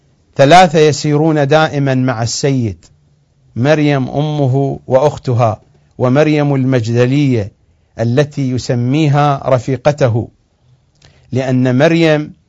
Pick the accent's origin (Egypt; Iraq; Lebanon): Iraq; لأنه توجد أيضا عندنا في العراق آثار لليهود